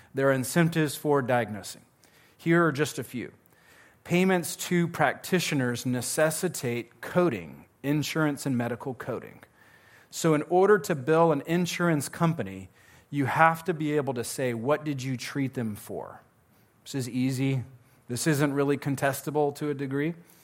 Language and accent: English; the South, United States; I'm from the South. I've heard of catfishing.